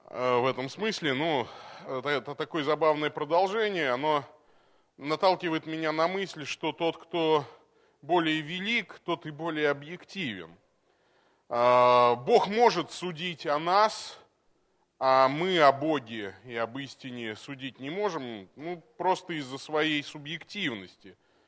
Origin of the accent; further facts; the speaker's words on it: Tolyatti, Samara Oblast, Russia; А я, ну, я вырос на Волге. Ну, даже Куйбышевское водохранилище, это не 80% Тольятти моего родного города.